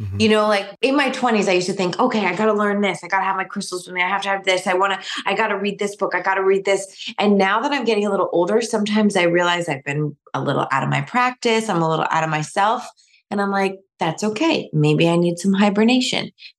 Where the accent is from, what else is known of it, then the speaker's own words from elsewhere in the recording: New York, United States; now in Michigan, United States; the last time I was in New York, and I love New York, I'm from New York. A lot of my family still lives in New York